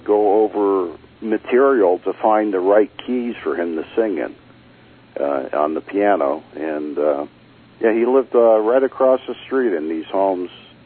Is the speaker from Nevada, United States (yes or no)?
yes; Las Vegas, Nevada, United States; Yes, I was born in Las Vegas in 1957, and I grew up in Vegas and been here most of my life.